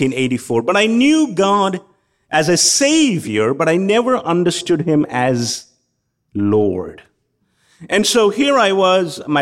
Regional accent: Kerala, India; there were already a bunch of Jewish people who had left Israel and were living in Kerala in my home state.

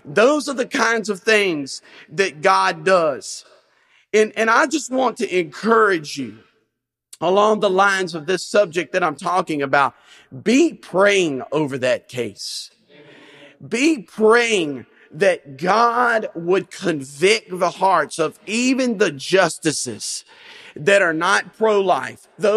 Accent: Louisiana, United States; You know, my home state, Louisiana, in Mississippi, year in and year out, go back and forth vying for the wonderful position of being the most impoverished states in the entire country.

